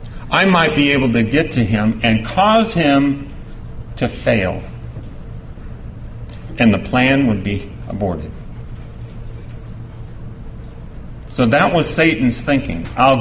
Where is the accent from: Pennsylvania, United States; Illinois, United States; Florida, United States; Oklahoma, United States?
Illinois, United States; East St. Louis; Now, I grew up in East St. Louis in the 60s and 70s